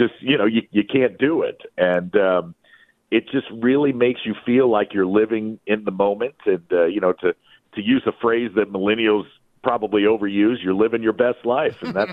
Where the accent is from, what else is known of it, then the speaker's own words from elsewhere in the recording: St. Louis, Missouri, United States; I grew up in St. Louis, and Bob was a big Cardinals fan, and you know, the city of St. Louis meant a lot to him and his late wife.